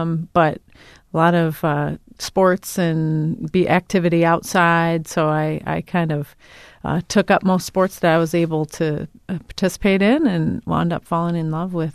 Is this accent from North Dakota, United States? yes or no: no; Brodhead, Wisconsin, United States; I grew up in Broadhead, Wisconsin.